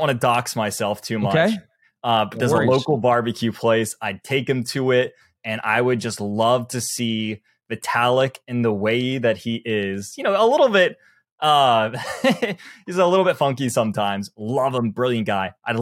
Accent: the South, United States; I'm from the South.

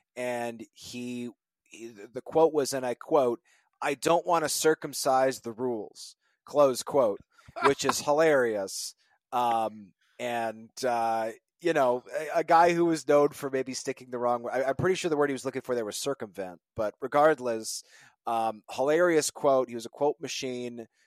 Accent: Winnipeg, Manitoba, Canada; Yeah, I grew up in Winnipeg. I mean, I was a pretty young kid, but I was in Winnipeg reading the newspaper every morning

